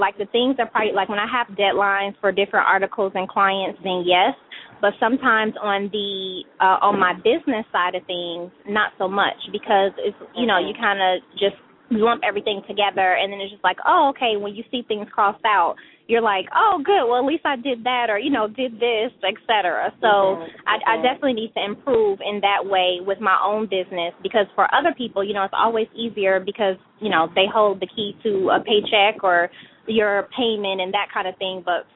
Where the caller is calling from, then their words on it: Atlanta, Georgia, United States; I'm calling from Atlanta.